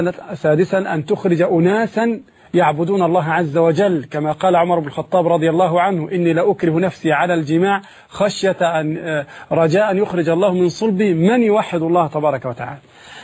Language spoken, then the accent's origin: Arabic; Egypt; وهذا موجود حتى عندنا في مصر. في مصر هنا موجود